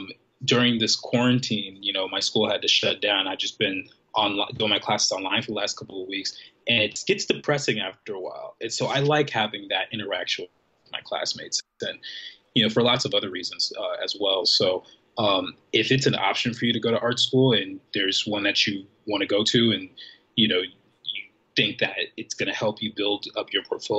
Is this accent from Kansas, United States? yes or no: no; Los Angeles, California, United States; There happened to be one near my hometown. I'm from LA, and so there's one not too far away.